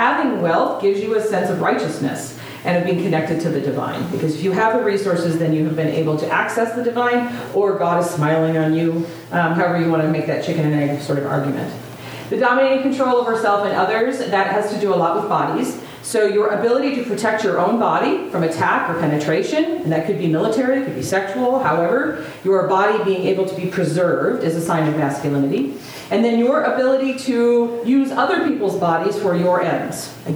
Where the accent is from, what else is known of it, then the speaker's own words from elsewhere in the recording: Iowa, United States; now in Fort Worth, United States; I'm from Iowa, but by way of PhD program and serving churches, ended up in Fort Worth, Texas.